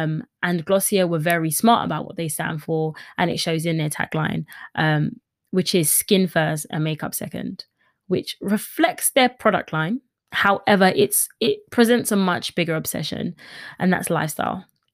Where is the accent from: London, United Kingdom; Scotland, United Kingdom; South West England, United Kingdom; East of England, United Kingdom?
London, United Kingdom; and I'm from East London.